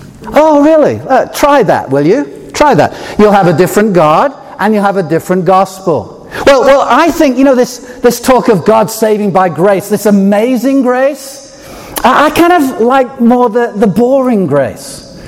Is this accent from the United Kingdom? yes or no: yes; England, United Kingdom